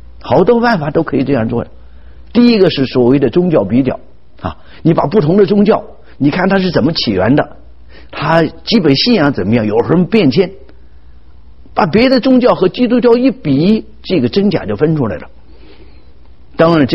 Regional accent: China

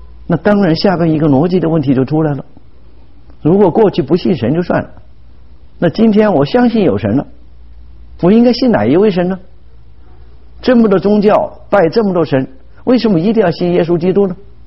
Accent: China

